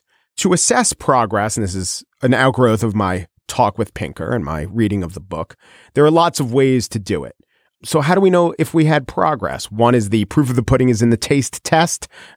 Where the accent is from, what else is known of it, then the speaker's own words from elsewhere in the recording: New York City, New York, United States; Would I, as a New Yorker, really feel the safety of my city, which is true, and it is progress.